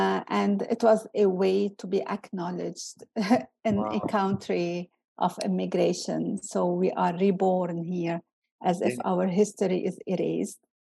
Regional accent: Lebanon; now in Canada; I come from Lebanon, and it's hard for me to say I'm Lebanese because this identity is loaded with the colonial history, being colonized myself, like the country, for long years.

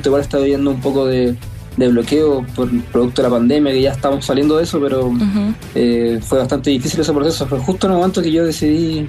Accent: Concepción, Biobío, Chile; born there; Sí, soy nacido en Concepción. Y no, me identifico mucho con la ciudad.

